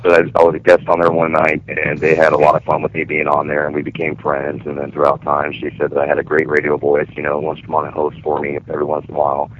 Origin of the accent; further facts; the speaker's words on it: Bradenton, Florida, United States; here in my hometown of Bradenton, Florida